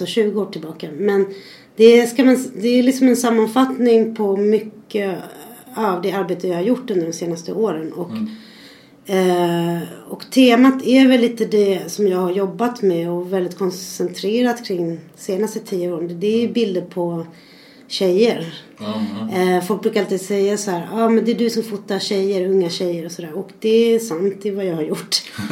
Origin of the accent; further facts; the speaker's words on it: Argentina; now in Sweden; Jag är från Argentina, född i Argentina.